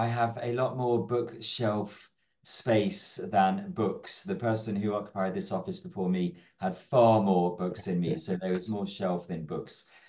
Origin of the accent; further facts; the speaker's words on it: Birmingham, West Midlands, United Kingdom; I grew up in Birmingham.